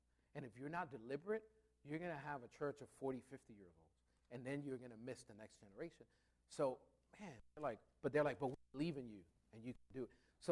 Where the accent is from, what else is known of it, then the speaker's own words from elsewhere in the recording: New York City, New York, United States; now in Delaware, United States; Growing up in New York City, leading church, a church in North Philly, and then moving to Delaware, like, I feel like God made me in such a way where, I mean, I'm from the city.